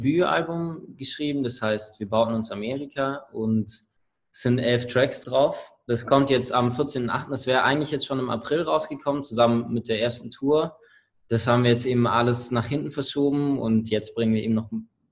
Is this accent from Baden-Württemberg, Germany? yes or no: yes; Vogt, Baden-Württemberg, Germany; Wir kommen aus der Nähe von Ravensburg, aus Vogt, um genau zu sein.